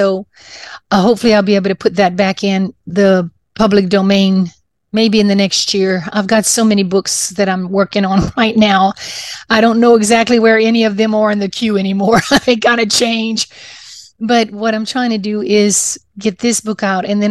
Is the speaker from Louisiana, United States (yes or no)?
yes; Louisiana, United States; As a young girl, I grew up in Louisiana, very much into sports and academia.